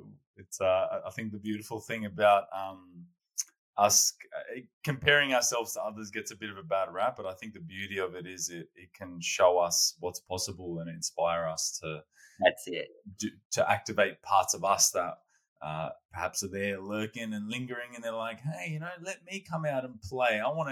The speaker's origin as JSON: {"language": "English", "town": "Sydney", "region": "New South Wales", "country": "Australia", "tie": "born or raised there", "said": "So I grew up in Western Sydney. By the age of 8, my parents got a divorce and I was raised by a single mother."}